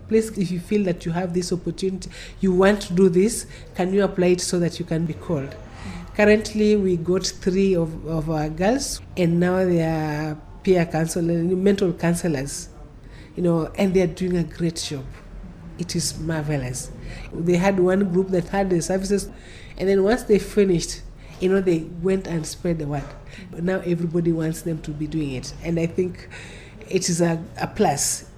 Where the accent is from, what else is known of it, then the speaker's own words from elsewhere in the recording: Kilifi, Kilifi County, Kenya; I come from Kilifi. I know I cannot travel to Kilifi.